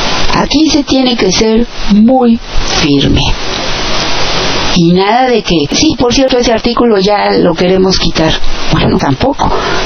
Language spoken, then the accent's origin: Spanish; Mexico; Nosotros, como mexicanos, tenemos que estar conscientes de qué está aquí en juego.